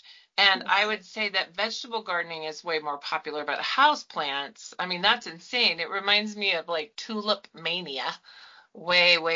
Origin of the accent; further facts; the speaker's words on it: Colorado, United States; also born or lived in Louisiana; And so then we moved from Louisiana back to Colorado, where I'm from. And I worked for a little while I did various things. We live remotely then, and we still live remotely now in southwestern Colorado.